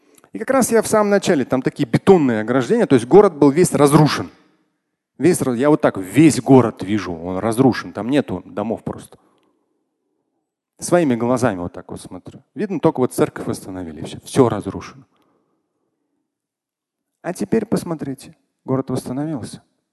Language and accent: Russian; Moscow, Russia; я как россиянин, как москвич говорю